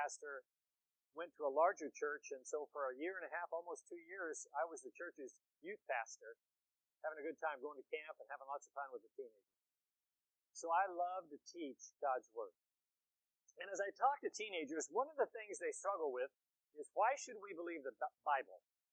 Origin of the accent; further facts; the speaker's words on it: Eureka, California, United States; I grew up in Eureka, California, way up here on the North Coast.